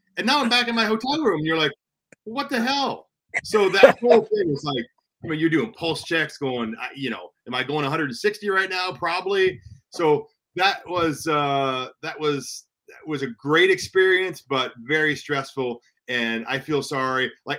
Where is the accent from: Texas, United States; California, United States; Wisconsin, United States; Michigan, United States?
Texas, United States; Houston; But, you know, I'm from Houston, so it wasn't really that big of a deal.